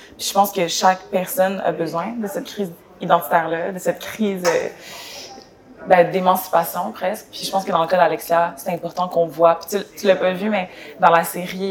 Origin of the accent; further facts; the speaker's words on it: Quebec, Canada; parce que là où je viens, c'est quand même le Québec, mais il y a aussi beaucoup de choses qui sont communes aussi avec la France.